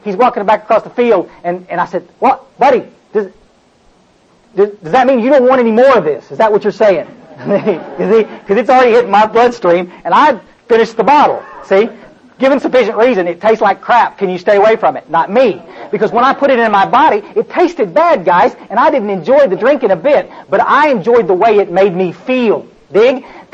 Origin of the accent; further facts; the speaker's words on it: Kerrville, Texas, United States; I grew up in the hill country down close to where Marianne lives, and I was raised around Kerrville, and I went to high school down there